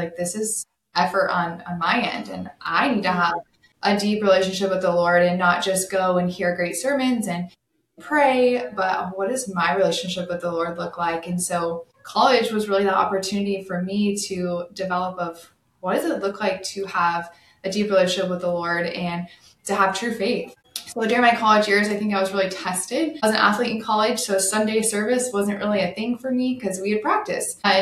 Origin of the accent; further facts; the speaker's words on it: Allen, Texas, United States; Yeah, I grew up in Allen, Texas. So right next to where we are now.